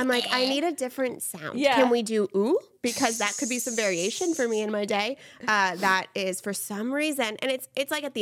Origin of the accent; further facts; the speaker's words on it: San Diego, California, United States; We grew up at SeaWorld. We grew up at the zoo. We're from San Diego.